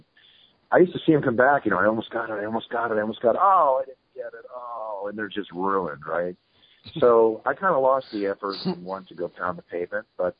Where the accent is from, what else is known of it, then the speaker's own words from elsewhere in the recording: Philadelphia, Pennsylvania, United States; Well, I grew up in Philadelphia as a kid, and I used to go to Atlantic City.